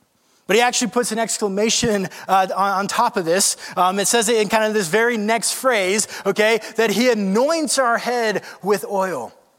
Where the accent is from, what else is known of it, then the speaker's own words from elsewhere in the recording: Georgia, United States; I come from Georgia, go Dogs. And one of the things that I loved about being in the South was a good old-fashioned church potluck.